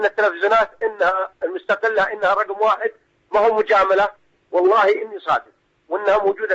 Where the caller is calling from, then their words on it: Saudi Arabia; أنا من السعودية عمري 45